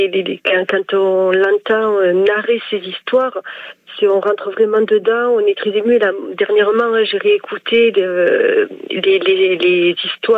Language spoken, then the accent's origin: French; Marseille, Provence-Alpes-Côte d'Azur, France; accent: Marseille; je suis une vraie provençale, une vraie marseillaise, avec un accent qui, je pense, ne dément pas ce que je suis en train de dire.